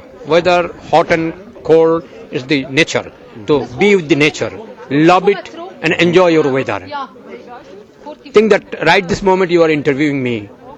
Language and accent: English; Bangladesh; I'm from Bangladesh.